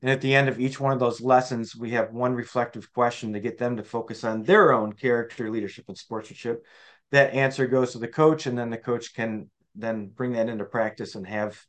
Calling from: Traverse City, Michigan, United States; Sure, I'm coming from Traverse City, Michigan, which is a resort town in northern Michigan.

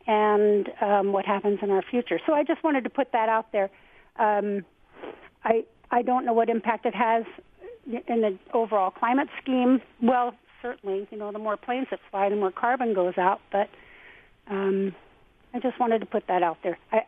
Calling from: Port Townsend, Washington, United States; I'm calling from Port Townsend, Washington.

